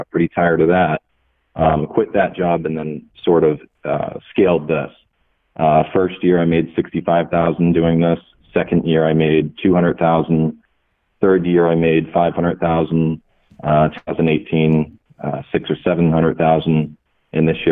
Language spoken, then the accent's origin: English; New Hampshire, United States; Yeah, so I'm from New Hampshire, and I'm 26-year-old